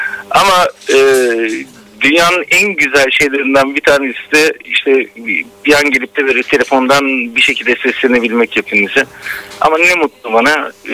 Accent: Izmir, İzmir, Turkey; Ben de Alsancaklıyım. Alsancak'ta.

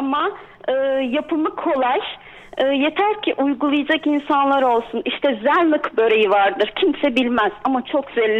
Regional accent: Kardzhali, Kardzhali Province, Bulgaria; Bulgaristan'dayken Kırcalılıyız biz. Hı hı. Kırcalılı'nın Akpınar köyünden.

